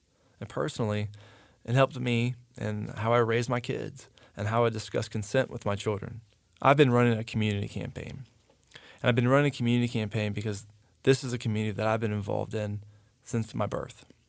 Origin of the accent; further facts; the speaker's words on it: Carrboro, North Carolina, United States; now in Hillsborough, United States; I grew up in Carrboro, went through the Chapel Hill Carrboro school system, graduated from Carolina with a business degree